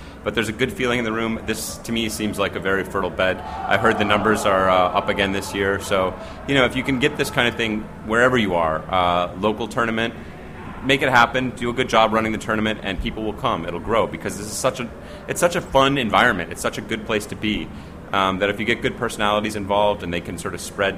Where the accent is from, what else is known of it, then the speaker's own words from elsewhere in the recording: Chicago, Illinois, United States; now, I'm from Chicago. I was neutral, and now I live on the West Coast, so...